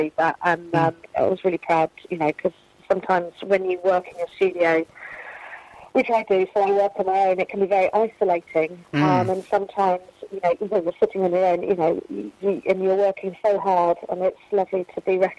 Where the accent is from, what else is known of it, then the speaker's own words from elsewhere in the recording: Guildford, South East England, United Kingdom; obviously I'm from Guildford